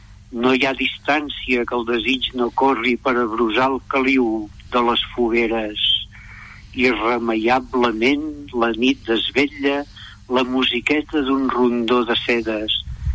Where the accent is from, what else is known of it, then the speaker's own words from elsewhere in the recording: Manresa, Catalonia, Spain; now in Solsona, Spain; jo els últims 5 anys que vaig treballar aquí a Solsona, i la meva dona encara treballa aquí a Solsona. Per tant, estem instal·lats a Solsona, tot i que som de Manresa.